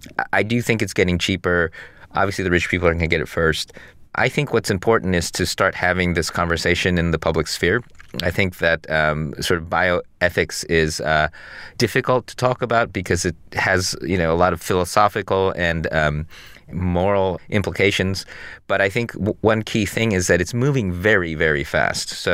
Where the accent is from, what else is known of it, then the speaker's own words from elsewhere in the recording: Detroit, Michigan, United States; I went from feeling like the worst category of kid, which is a Japanese kid growing up in Detroit, to Japanese kid who could speak English in an international school